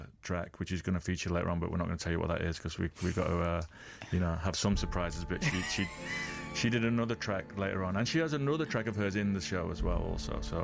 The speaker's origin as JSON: {"language": "English", "town": "Sheffield", "region": "Yorkshire and the Humber", "country": "United Kingdom", "said": "we're just kids from Sheffield, man."}